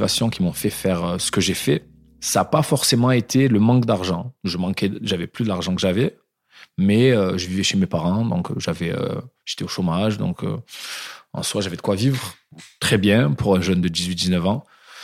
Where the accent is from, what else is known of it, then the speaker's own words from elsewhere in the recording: Marignane, Provence-Alpes-Côte d'Azur, France; Je viens d'une petite ville du sud de la France, de Marignane.